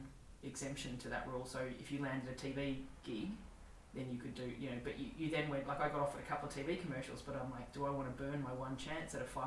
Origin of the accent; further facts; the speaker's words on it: Australia; hey, everyone, I'm an Australian female comic. So, you know, as an Australian, I'm going to swear like a fuckload.